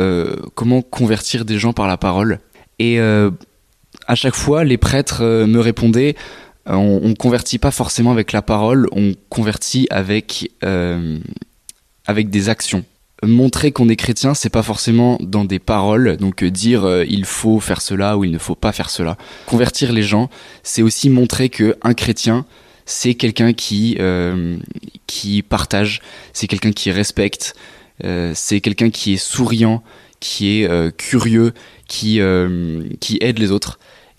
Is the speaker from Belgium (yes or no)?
no; Salon-de-Provence, Provence-Alpes-Côte d'Azur, France; moi je viens de Salon de Provence, donc c'est au nord de Marseille. Je suis né à Antony en banlieue parisienne et j'ai déménagé quand j'avais 6 mois et je suis arrivé directement à Salon de Provence et j'ai vécu toute ma vie là-bas.